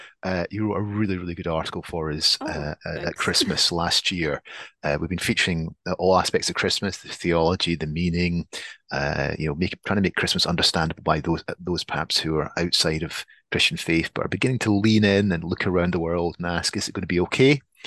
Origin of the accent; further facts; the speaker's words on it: Scotland, United Kingdom; accent: Scottish; I'm Scottish, as you can tell from the accent, but my dad's English from a Welsh background. My mum's Scottish. We lived in a new town